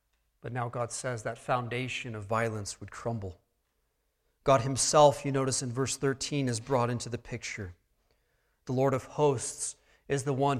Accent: United States; And while we as Americans here love our country, we appreciate our country, we love the blessings and freedoms that we enjoy as American citizens

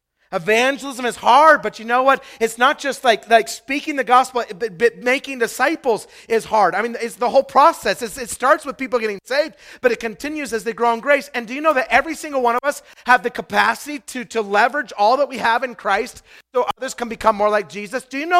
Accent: Idaho, United States; We eat pot roast, mashed potatoes, because we're from Idaho.

